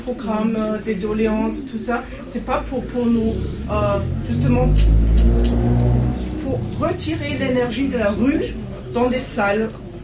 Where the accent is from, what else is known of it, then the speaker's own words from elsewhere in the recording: Germany; Et je suis allemande, je regarde l'extérieur